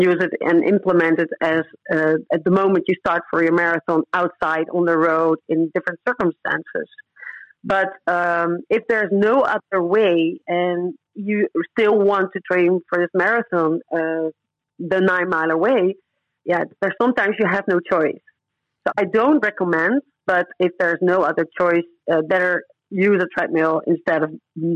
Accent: Netherlands; moved away; also born or lived in Curaçao; I moved from the Netherlands to the tropical islands close to the north of South America. It's called Curaçao. It's a Dutch colony island.

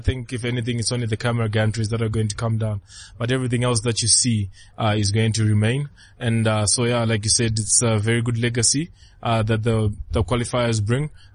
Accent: Highfield, Harare, Zimbabwe; Obviously, like you said, I'm from Highfield, and this is our club

